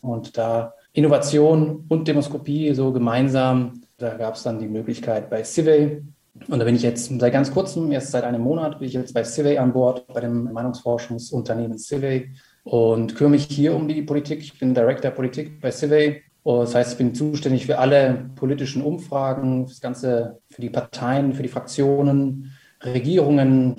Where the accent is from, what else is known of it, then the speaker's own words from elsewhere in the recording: Rhineland, Germany; ich bin Rheinländer, da bin ich zumindest groß geworden